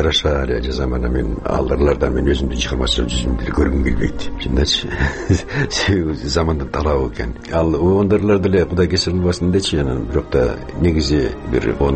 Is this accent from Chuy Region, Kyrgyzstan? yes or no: yes; Tokmok, Chuy Region, Kyrgyzstan; Полонезди мен мектепте окуп жүргөндө уккам, ошо Токмок шаарында анда репродуктор бар болчу, радио ырдап турчу.